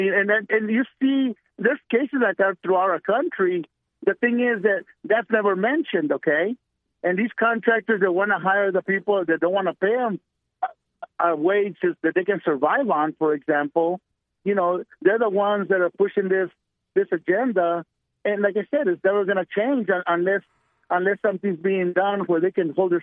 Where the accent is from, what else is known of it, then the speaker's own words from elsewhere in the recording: New Mexico, United States; You know, I'm from New Mexico, okay? And been around for 65 years.